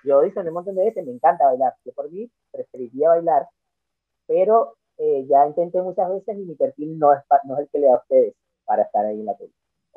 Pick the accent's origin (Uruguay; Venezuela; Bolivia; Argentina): Venezuela; moved away; Yo soy de Venezuela y sí. Estoy acá desde hace 10 años ya.